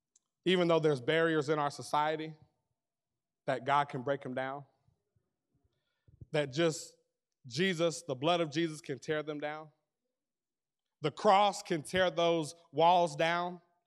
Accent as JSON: {"language": "English", "region": "Maryland", "country": "United States", "said": "And I'm from the city. I'm from Maryland, D.C. area."}